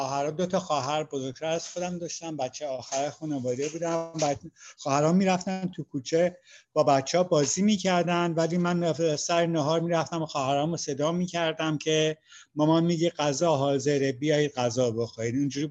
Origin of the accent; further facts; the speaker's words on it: Iran; born there; من ایران توی خانواده مسیحی تقریبا فقیر به دنیا آمدم